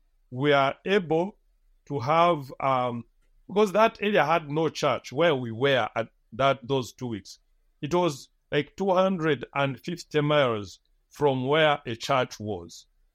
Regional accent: Uganda; my home is next door to the Congo, where I was born and raised in Uganda.

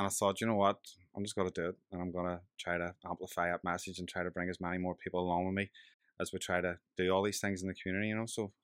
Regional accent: Belfast, Northern Ireland, United Kingdom; You know, I grew up in Turf Lodge

